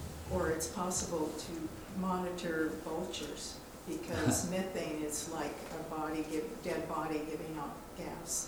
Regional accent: Tacoma, Washington, United States; I'm from Tacoma, and it's kind of controversial.

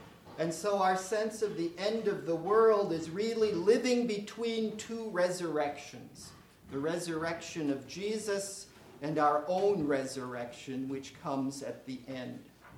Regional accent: Saskatoon, Saskatchewan, Canada; and I'm from Saskatoon, Saskatchewan, Canada.

